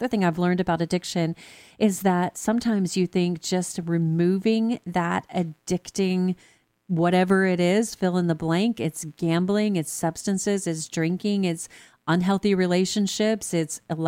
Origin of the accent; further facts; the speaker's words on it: Texas, United States; and from my home state of Texas, which is really exciting.